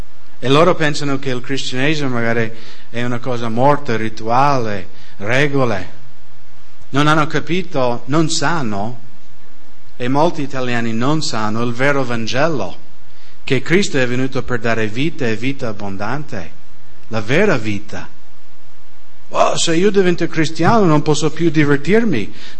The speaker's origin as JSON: {"language": "Italian", "town": "Kent", "country": "United States", "second_language": "Italian", "said": "E mi ricordo un giorno stavo camminando con la mia macchina lì a Kent, nel mio paese, e ho visto una macchina della polizia in borghese, perché abbiamo in America queste macchine"}